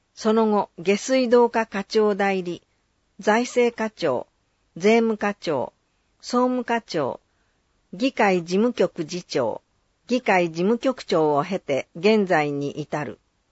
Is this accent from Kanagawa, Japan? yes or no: yes; Hayama, Kanagawa, Japan; 生まれ育ち、そして36年の間、町職員として私を育ててくれた葉山町の発展のため